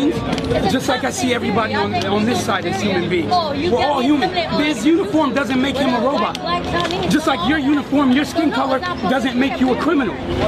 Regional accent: Los Angeles, California, United States; I grew up in South Central Los Angeles when the Rodney King riots happened.

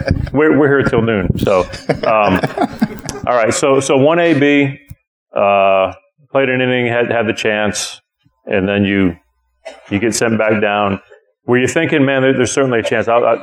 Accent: New Hampshire, United States; I grew up in New Hampshire, and his dad was a diehard Sox fan.

